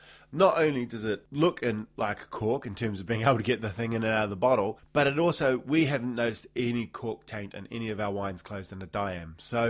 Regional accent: New Zealand; As a fanboy of New Zealand wine, being a Kiwi that is, I'm pleased that Tesco is listing more New Zealand stuff.

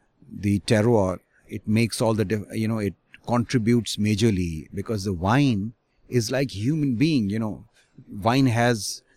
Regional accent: New Delhi, Delhi, India; I'm from New Delhi.

